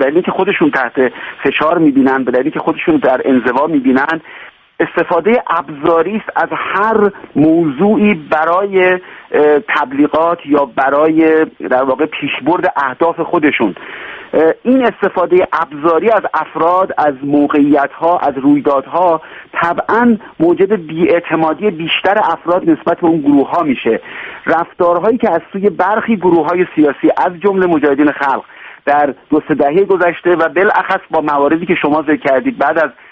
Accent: Iran; من ایرانی هستم

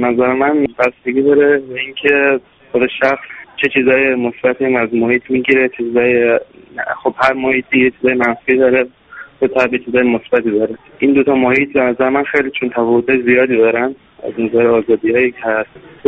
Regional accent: Iran; هر چند سالم خارج از کشور زندگی کنم، بازم ایران وطنم.

